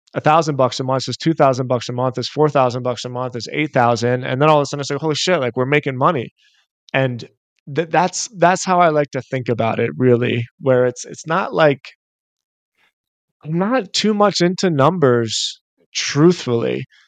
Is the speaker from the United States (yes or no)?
yes; Philadelphia, Pennsylvania, United States; Like I said, I'm from Philly.